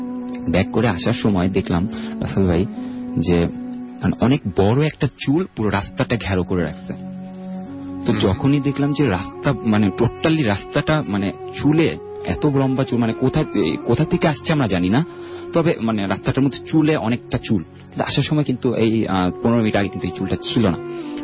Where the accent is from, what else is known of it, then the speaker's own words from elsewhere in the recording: Fatullah, Dhaka Division, Bangladesh; নারায়ণগঞ্জ ফতুল্লা লালপুর থেকে এসেছি।